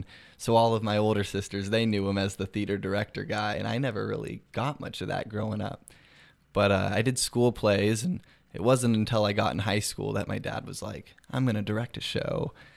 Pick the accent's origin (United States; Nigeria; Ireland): United States; Weaverville, California; Well, I grew up in Weaverville over the hill